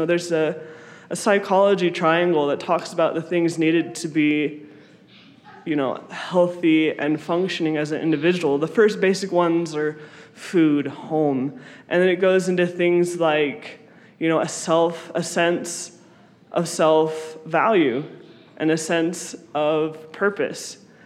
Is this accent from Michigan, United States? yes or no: yes; Detroit, Michigan, United States; I am from Detroit, and there's a lot of poverty there. There's a lot of poverty where I'm from.